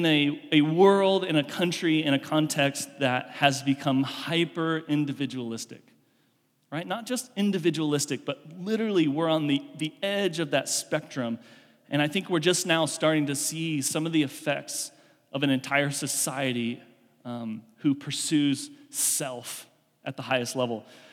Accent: Kansas, United States; We grew up in Kansas, go to Colorado

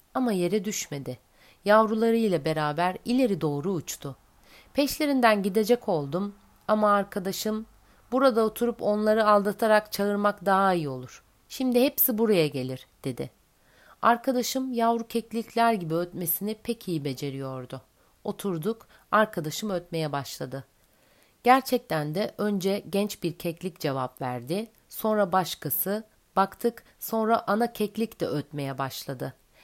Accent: Aegean Region, Turkey; Biz Egeliyiz. Bizim oralarda K'ler hep G diye söylenir.

